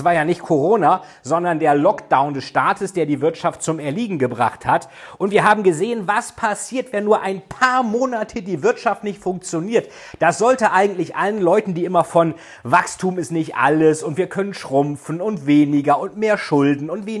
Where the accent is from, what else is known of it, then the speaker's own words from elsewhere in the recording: Hamburg, Germany; würde ich als Hamburger Olaf Scholz wählen